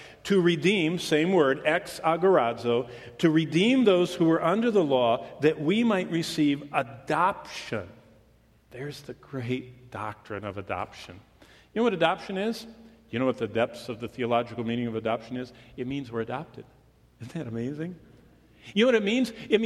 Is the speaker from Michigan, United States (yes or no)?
yes; Michigan, United States; I mean, you know, I was from Michigan.